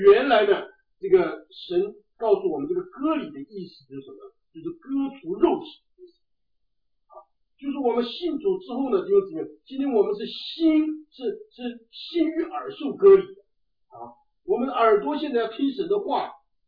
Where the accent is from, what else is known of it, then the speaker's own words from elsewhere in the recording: China; 就像我们很多中国人一样啊，我们以我们中国人的背景为荣耀，我们提起的中国人的5000年的文化历史怎么样啊？